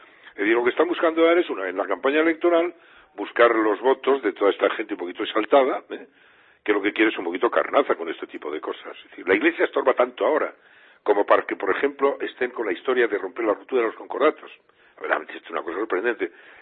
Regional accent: Spain; a mí como español

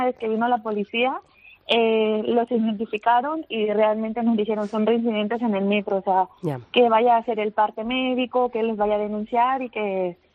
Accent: Chile; now in Spain; me dijo que porque soy chilena, soy carterista

